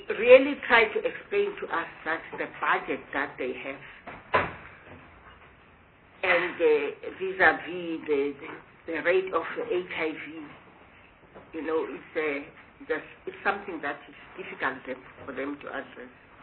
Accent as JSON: {"language": "English", "region": "Gauteng", "country": "South Africa", "said": "because I find it very strange to find that in the hospitals, I come from Gauteng, you will find"}